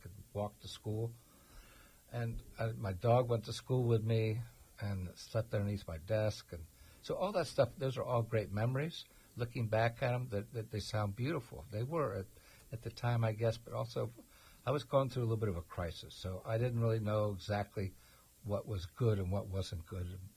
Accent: Sarasota, Florida, United States; When I grew up in Sarasota, I was very young. I didn't have a car. I had a bicycle and I had a boat. And the two things got me around town.

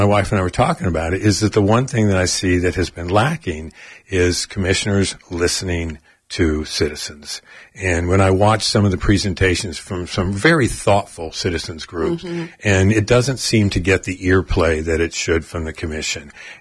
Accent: Dayton, Ohio, United States; I grew up in Dayton, Ohio, and was going to a little college in Northwest Georgia to play baseball

